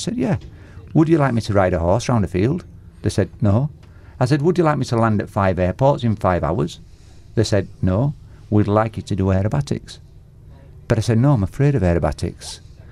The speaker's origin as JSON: {"language": "English", "town": "Leeds", "region": "Yorkshire and the Humber", "country": "United Kingdom", "tie": "born or raised there", "said": "So we went back to my hometown in Leeds, which is in Yorkshire in the north of England."}